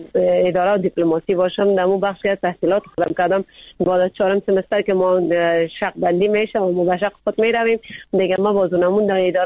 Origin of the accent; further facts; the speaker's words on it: Afghanistan; ما خود ما افغان هستیم